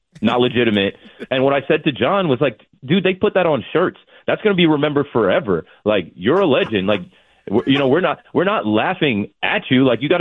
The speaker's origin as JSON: {"language": "English", "region": "New Jersey", "country": "United States", "lives_now": "New York, United States", "said": "I'm from the Jersey Shore area, and, you know, I'm living up here now in the city working on the show."}